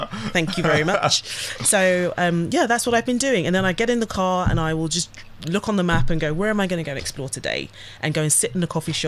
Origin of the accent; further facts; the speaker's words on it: London, United Kingdom; So, you know, while my parents are from the islands, I'm from London.